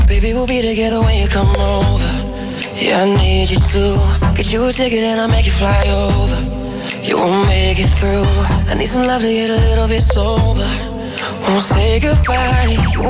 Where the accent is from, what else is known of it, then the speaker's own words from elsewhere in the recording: Netherlands; ik ben een Nederlander, dus ik snap die sfeer. Ik snap al die Hollandse liedjes en ik weet precies hoe ze eindigen.